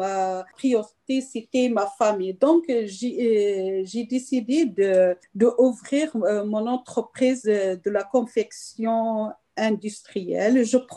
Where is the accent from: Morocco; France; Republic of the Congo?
Morocco; Oui, je suis marocaine.